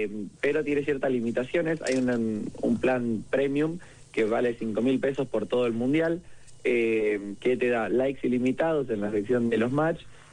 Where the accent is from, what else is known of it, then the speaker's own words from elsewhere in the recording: Mar del Plata, Buenos Aires Province, Argentina; yo soy de Mar del Plata